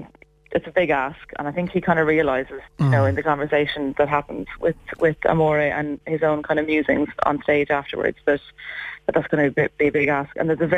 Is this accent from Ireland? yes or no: yes; Celbridge, Leinster, Ireland; one in my hometown of Selbridge in Kildare